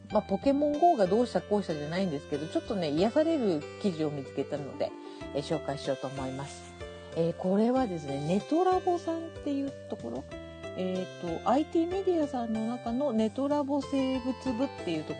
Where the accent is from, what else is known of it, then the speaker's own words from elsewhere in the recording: Tottori, Japan; moved away as an adult; now in Shimane, Japan; まあ、私鳥取生まれの鳥取育ちで、まあ、大人になってから、まあ、島根に引っ越してきたわけなんですけどね